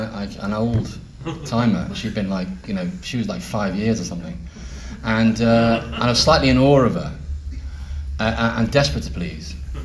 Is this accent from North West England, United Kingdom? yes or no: yes; Liverpool, North West England, United Kingdom; born there; I was born in Liverpool in 1955, and my parents, I was an only child, which is weird because my big Liverpool Irish working class family.